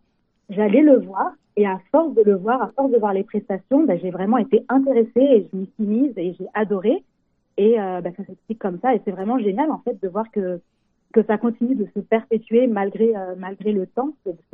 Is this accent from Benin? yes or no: no; France; born there; Parce que je suis née en France, mais oui, je le parle.